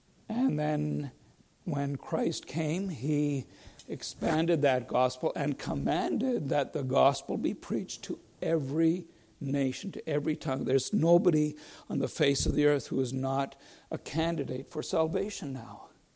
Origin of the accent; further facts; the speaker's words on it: Canada; born there; The culture that I grew up, I was born in Canada, but you know, have a Mennonite tradition